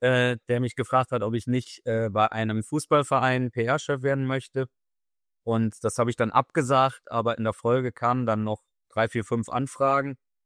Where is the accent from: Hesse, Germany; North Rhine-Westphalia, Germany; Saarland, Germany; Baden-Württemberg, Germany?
Saarland, Germany; Ich stamme aus dem Saarland.